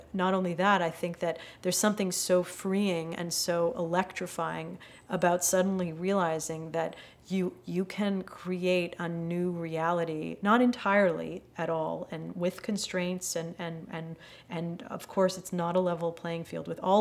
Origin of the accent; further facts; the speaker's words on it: Montreal, Quebec, Canada; moved away as an adult; now in United States; I grew up in Quebec during a time of deep recession. I'm from Montreal, and you couldn't get a job waiting tables with a PhD when I was young. And so I left.